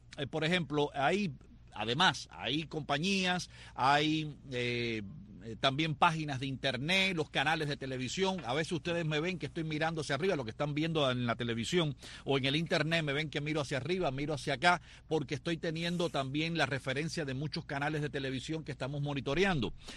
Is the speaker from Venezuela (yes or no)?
no; Cuba; now in United States; nos hicimos ciudadanos americanos, porque nacimos en Cuba, tú naciste en Cuba, yo también, nos criamos en Cuba.